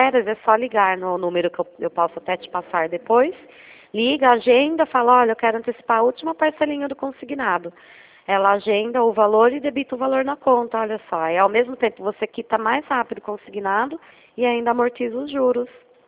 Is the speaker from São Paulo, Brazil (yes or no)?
yes; Itu, São Paulo, Brazil; Eu sou daqui de Itu.